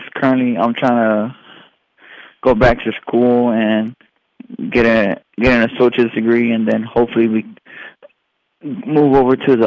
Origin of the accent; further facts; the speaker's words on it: Houston, Texas, United States; I grew up in Houston, Texas, sir. Originally, I'm born and raised in Houston, Texas.